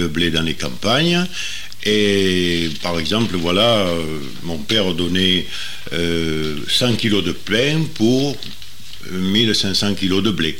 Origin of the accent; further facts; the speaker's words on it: Provence-Alpes-Côte d'Azur, France; il y avait beaucoup de truffes, comme on dit chez nous en Provençal, les rabasses.